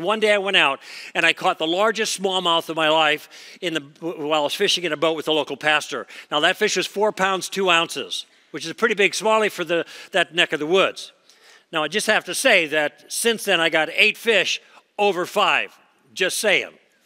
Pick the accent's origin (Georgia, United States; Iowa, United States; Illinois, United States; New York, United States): Illinois, United States; Chicago; now in Southern California, United States; I grew up in Chicago, actually, so my blood should be thicker than it is, although I've been almost 50 years in Southern Cal now.